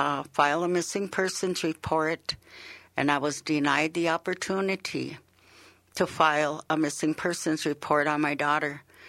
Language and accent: English; Panema, Minnesota, United States; I'm from Panema, Minnesota, and I am of the Owasisi clan.